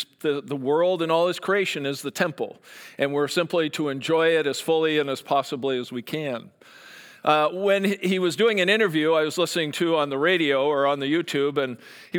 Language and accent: English; Canada; and I'm Canadian, so for those of you who don't know that, that's why I say stuff like that.